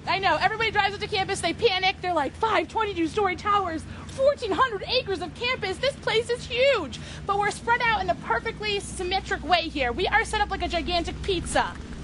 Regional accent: Westfield, Massachusetts, United States; I'm from Westfield, Mass.

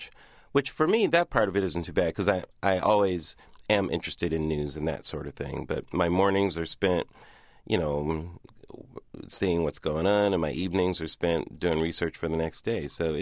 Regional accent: Pomona, California, United States; born or raised there

